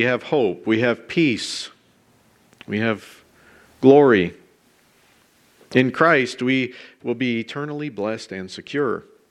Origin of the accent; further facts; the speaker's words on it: Tiffin, Ohio, United States; I'm from Tiffin, so I'll say just think in Tiffin